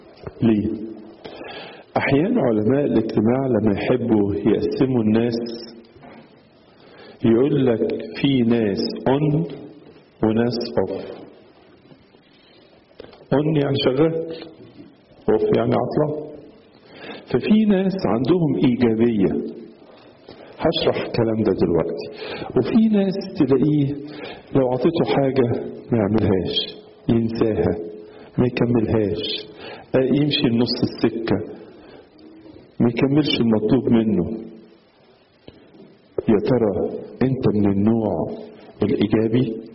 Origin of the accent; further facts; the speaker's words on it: Egypt; احيانا عندنا في مصر بيوصفوا الستات